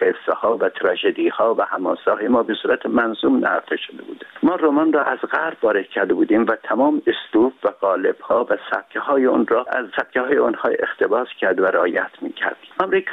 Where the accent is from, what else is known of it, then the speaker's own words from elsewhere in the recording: Urmia, West Azerbaijan, Iran; من در شهر خودم، یعنی ارومیه را که به عنوان سمبل شهرهای ایران قرار دادم